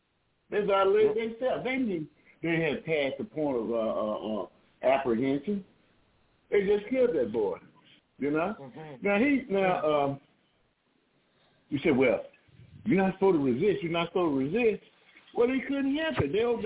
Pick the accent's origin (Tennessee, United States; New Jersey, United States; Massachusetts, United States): Tennessee, United States; Memphis; Y'all talking about my hometown now.